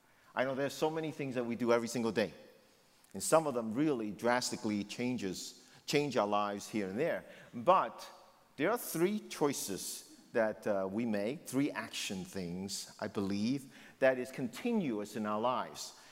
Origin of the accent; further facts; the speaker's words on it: New York City, New York, United States; See, I grew up in the Lower East Side. I went to school in Greenwich Village.